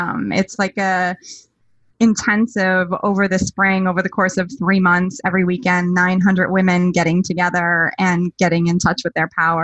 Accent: New York, United States; now in Florida, United States; I was born on Long Island. I grew up all around the tri-state area and moving in and out of the five boroughs.

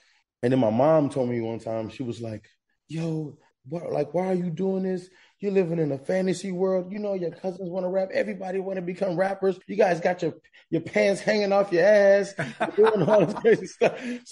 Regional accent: Long Beach, California, United States; It started in Long Beach. I'm originally from Long Beach

